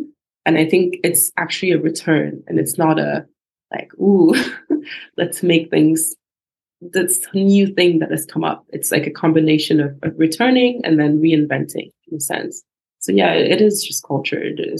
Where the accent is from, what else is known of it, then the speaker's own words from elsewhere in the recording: Ghana; Same growing up in Ghana, we knew who would make our clothes because it was the tailor next door or the seamstress next door, right?